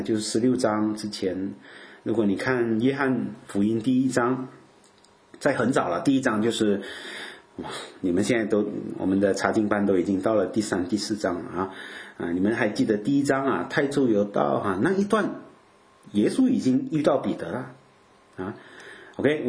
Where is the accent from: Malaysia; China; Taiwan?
Malaysia